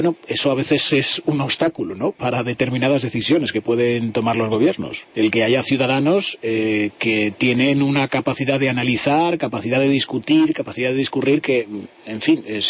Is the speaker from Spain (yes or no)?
yes; Spain; que nosotros todos como españoles hemos aportado para esa formación